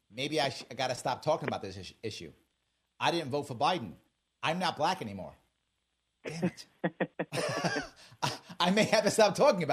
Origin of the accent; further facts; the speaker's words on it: Bronx, New York, United States; now in Queens, United States; I'm happy that I grew up in the Bronx. I live in Queens now.